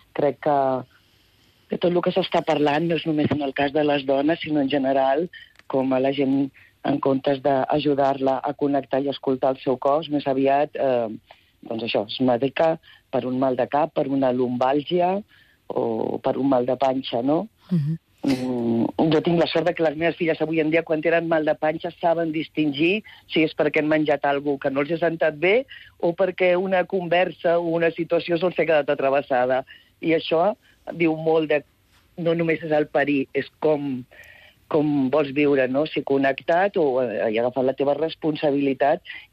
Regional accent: Barcelona, Catalonia, Spain; now in Palma, Spain; Ara mateix a Palma, soc de Barcelona.

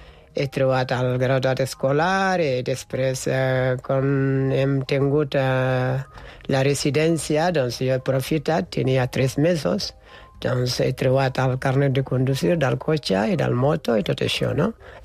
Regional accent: Senegal; Catalan is a second language; jo sóc del nord del Senegal, de la sabana d'Àfrica, del Senegal

